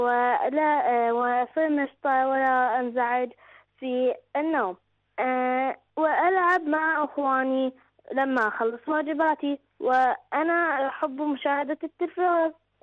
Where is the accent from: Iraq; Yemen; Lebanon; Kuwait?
Iraq; من العراق.